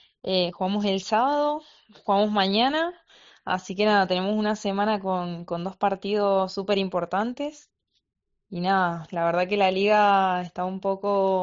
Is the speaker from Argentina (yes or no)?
yes; Argentina; now in Spain; Solo con Maca, dos argentinas.